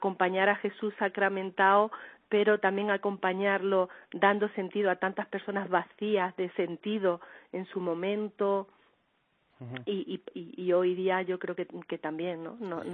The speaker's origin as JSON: {"language": "Spanish", "town": "Seville", "region": "Andalusia", "country": "Spain", "said": "Tenéis que perdonar, yo soy sevillana"}